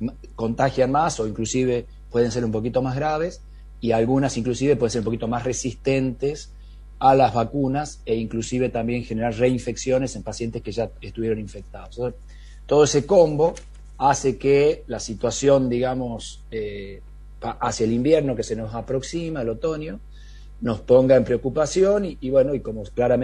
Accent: Tucumán, Argentina; yo que soy de Tucumán

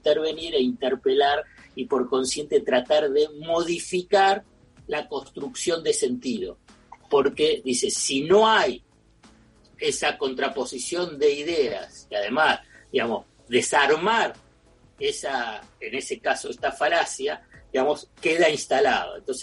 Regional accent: Buenos Aires, Argentina; Yo siempre soy de Floresta

